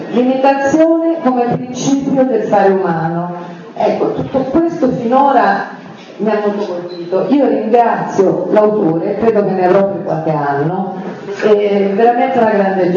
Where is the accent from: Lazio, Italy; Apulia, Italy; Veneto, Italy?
Lazio, Italy; Rome; now in Florence, Italy; i miei primi 32 anni di vita, cioè due che stanno perdendo, non c'ero, io ho vissuto a Roma, e dove mi sono formata e ho fatto tutto